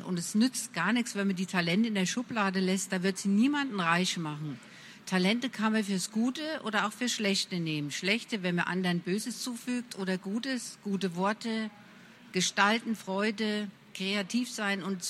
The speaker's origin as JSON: {"language": "German", "town": "Bad Nauheim", "region": "Hesse", "country": "Germany", "tie": "born there", "moved": "yes", "lives_now": "Franconia, Germany", "said": "Ich bin geboren in Bad Nauheim in Hessen, aber ich lebe schon lange im schönen Frankenland zwischen Würzburg und Nürnberg in der Pampas, in einem idyllischen Dörfchen."}